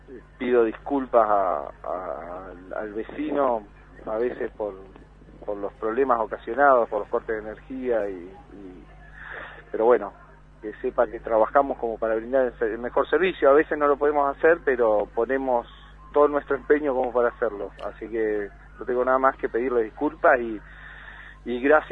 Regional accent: Patagonia, Argentina; si bien somos de la Patagonia y estamos acostumbrados a los vientos

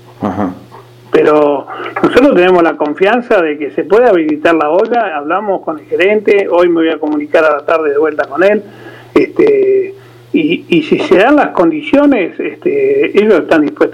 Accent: Patagonia, Argentina; born there; Yo siempre dije que yo soy patagónico de nacimiento

